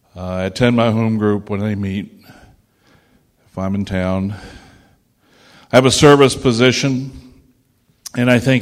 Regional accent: Hagerstown, Maryland, United States; I'm from Hagerstown, Maryland.

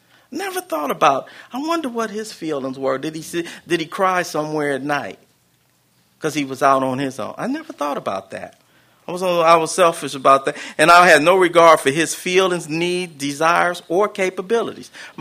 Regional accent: Los Angeles, California, United States; I come from South Central Los Angeles. I grew up in Watts, and more kids than not didn't have a father at the house.

